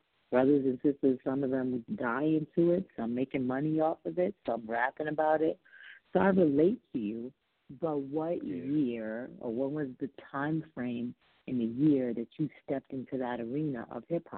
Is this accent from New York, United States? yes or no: yes; Bronx, New York, United States; I'm from the Bronx. I'm from New York. I can relate to, you know, a lot of things you're talking about because New York is the birthplace of hip-hop.